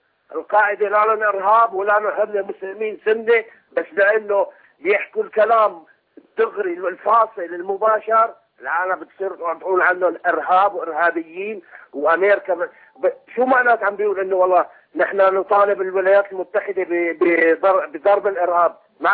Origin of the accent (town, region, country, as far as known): Syria